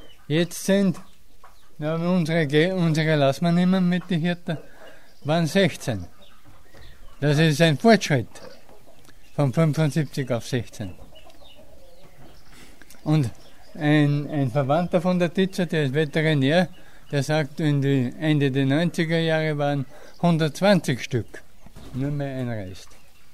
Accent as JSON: {"language": "German", "country": "Austria", "said": "ich bin als Österreicher immer sehr gut angesehen gewesen. Sehr gut. Ich bin kein Ausländer gewesen oder kein Fremder, ich war Österreicher"}